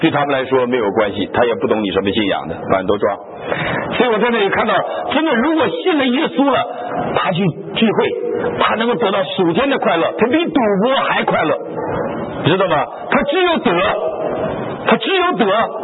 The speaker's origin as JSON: {"language": "Chinese", "region": "Northeast China", "country": "China", "said": "我们东北人呢有一个毛病啊，就是赌啊！"}